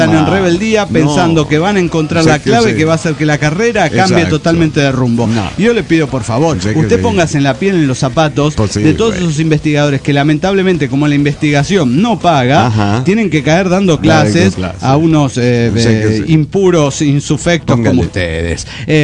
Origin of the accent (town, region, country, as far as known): Argentina; now in Kansas, United States